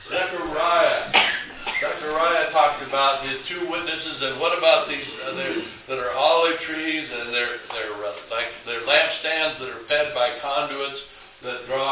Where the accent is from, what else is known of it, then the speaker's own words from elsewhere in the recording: Idaho, United States; We used to have a lot of it when I was growing up in Idaho.